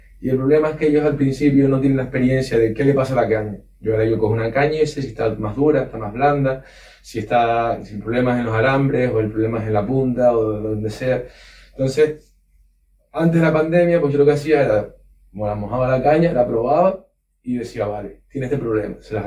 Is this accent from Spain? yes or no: yes; Canary Islands, Spain; No, pero yo soy de La Palma